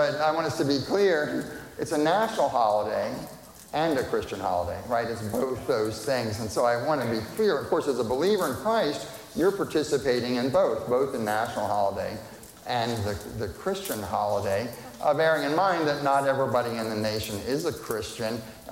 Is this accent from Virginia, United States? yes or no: yes; Virginia, United States; Now, you guys know, I live in South Carolina now, but I grew up in Virginia, so I have to say this.